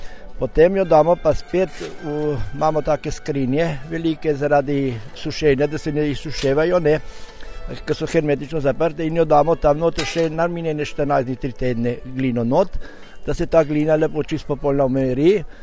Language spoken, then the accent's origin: Slovenian; Ribnica, Southeast Slovenia, Slovenia; prihajam iz Ribnice